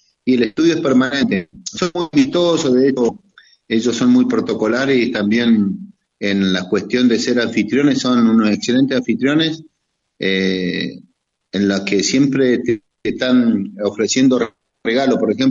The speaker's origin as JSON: {"language": "Spanish", "region": "Neuquén", "country": "Argentina", "said": "información a nosotros como ciudadanos neuquinos primero, y después a la Argentina"}